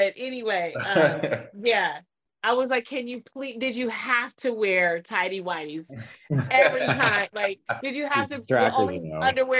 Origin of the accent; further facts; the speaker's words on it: Detroit, Michigan, United States; But I was like, honey, I'm from Detroit. You know, this is Detroit top right here.